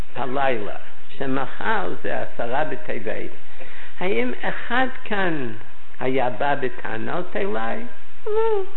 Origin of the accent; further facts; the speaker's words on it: United States; אני נולדתי בארצות הברית וחונכתי שם בחדר שהיה אז, אם אפשר לקרוא לזה חדר.